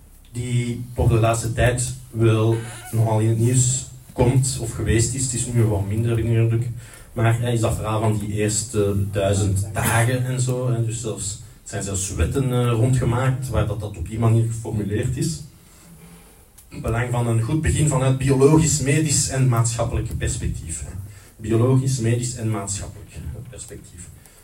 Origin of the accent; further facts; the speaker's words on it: Sint-Anna-Pede, Flanders, Belgium; born there; het kerkje van mijn geboortedorp, Sint Annabede.